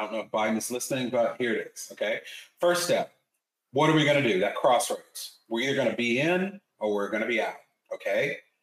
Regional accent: North Carolina, United States; You know, I'm from North Carolina, as you can hear from my accents. I'm American, but I've also spent a lot of time abroad

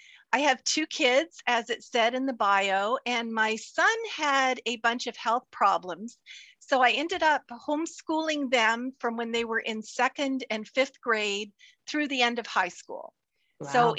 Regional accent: Canada; when I grew up in Canada, I always loved to write.

